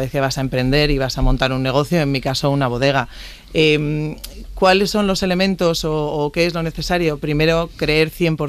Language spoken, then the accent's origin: Spanish; La Rioja, Spain; acabo en La Rioja, ¿no? Que es mi tierra y que es una tierra que adoro. O sea, mi familia realmente es del norte. Mi padre es del País Vasco y mi madre es de Asturias.